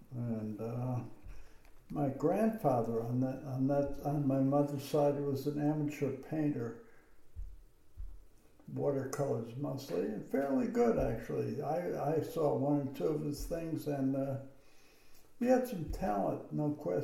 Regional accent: Chicago, Illinois, United States; born there; I was born in Chicago, 1938.

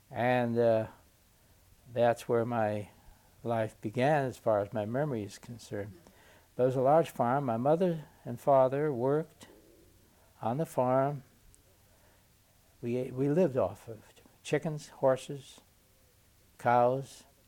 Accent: Brooklyn, New York, United States; born there; I was born in Brooklyn, New York, 10-10-10.

